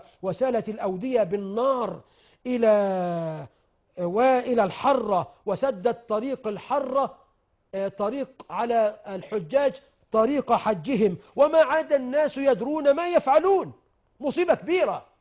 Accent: Egypt; بلدنا مصر

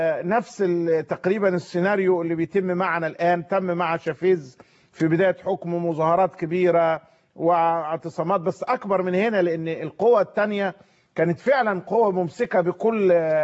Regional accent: Egypt; إحنا ربما كمصريين قد لا ندرك

